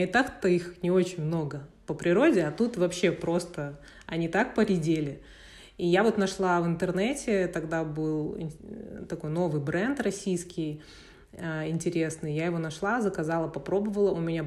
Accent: Almaty, Kazakhstan; born there; Родилась я в Алма-Ате, училась в университете КИМЭП.

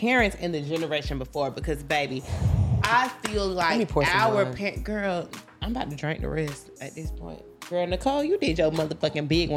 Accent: Atlanta, Georgia, United States; also born or lived in US Virgin Islands; I'm not from there. I'm from here. Well, no, I am from there, but I'm pretty much from Atlanta.

